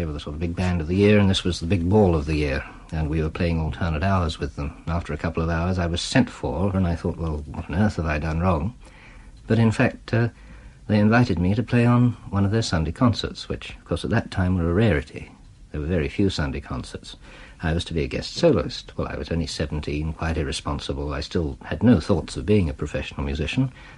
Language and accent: English; London, United Kingdom; born there; I was born in London, yes. My mother was Swiss and my father Czech. They settled in London.